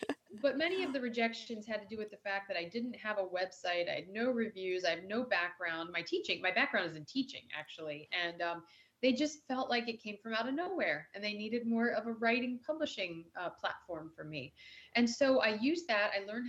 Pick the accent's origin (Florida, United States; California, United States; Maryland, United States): Maryland, United States; And for I'm from Maryland.